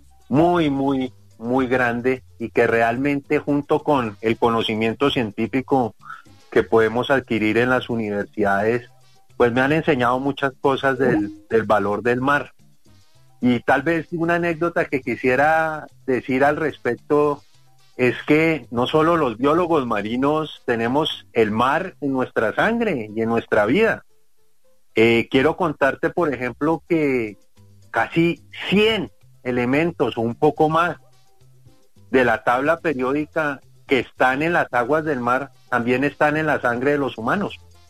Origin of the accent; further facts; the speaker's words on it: Bogotá, Bogotá Capital District, Colombia; also born or lived in Caribbean coast; aunque soy de Bogotá, casi toda mi vida la he pasado en la costa, principalmente en el Caribe